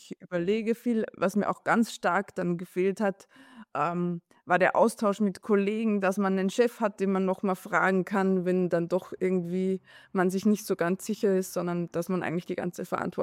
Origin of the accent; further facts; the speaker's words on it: Austria; Bei uns in Österreich gilt ja schon immer G8.